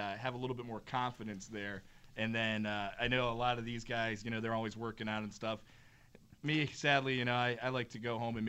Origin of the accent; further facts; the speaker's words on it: Cleveland, Ohio, United States; We're in a great market, and I grew up in Cleveland like a lot of my fellow average sales guys and gals.